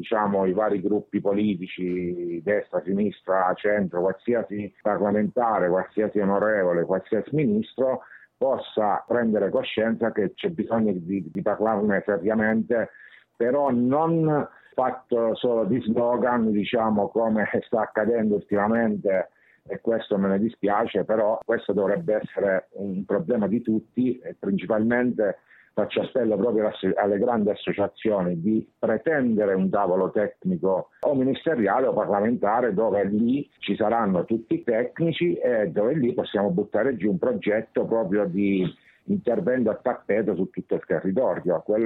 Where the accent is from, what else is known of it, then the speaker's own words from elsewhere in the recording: Abruzzo, Italy; now in Rome, Italy; Io sono abruzzese, però vivo a Roma da 10 anni.